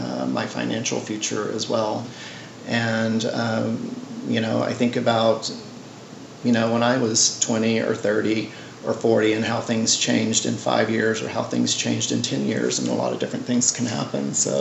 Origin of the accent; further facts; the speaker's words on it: the South, United States; moved away as an adult; I grew up playing tennis in the South, and when I moved to California in my early 20s, I played a lot of competitive tennis.